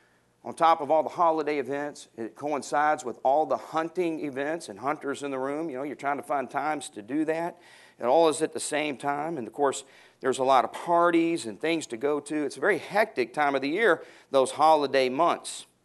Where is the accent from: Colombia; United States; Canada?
United States; Orlando, Florida; And I would get so depressed because I was from Orlando, Florida.